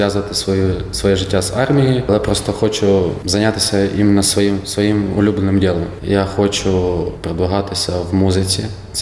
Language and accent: Ukrainian; Kharkiv, Kharkiv Oblast, Ukraine; now in Lviv, Ukraine; Я сам родом з Харкова, закінчив школу.